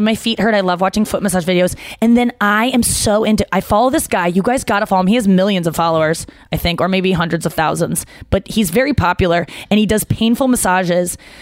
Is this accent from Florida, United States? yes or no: no; St. Louis, Missouri, United States; I was from St. Louis.